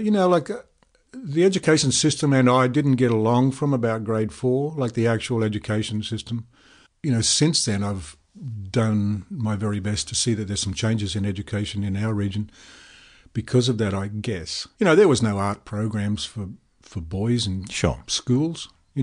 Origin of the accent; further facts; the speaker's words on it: Brisbane, Queensland, Australia; And I was a boy from Brisbane, which at the time was the biggest country town in Australia. And I loved that. I loved Brisbane growing up there.